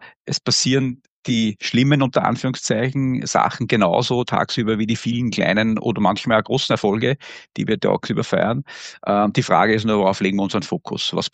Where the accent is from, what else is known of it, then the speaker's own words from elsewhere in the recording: Austria; Ö3 hört man bei uns in Österreich, denke ich, ganz viele.